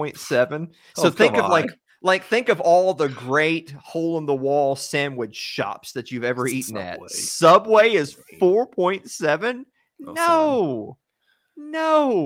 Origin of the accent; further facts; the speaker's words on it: Tennessee, United States; I'm from Tennessee, guys. I know this is a big shocker. There's a restaurant here that's been here my whole life.